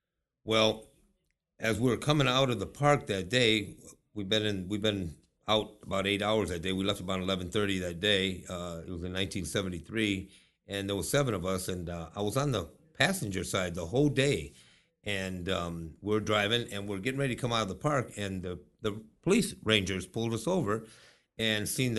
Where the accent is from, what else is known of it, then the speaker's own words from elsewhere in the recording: Detroit, Michigan, United States; I was raised in Detroit in the 50s. And then in the 60s, we lived there right after the riots.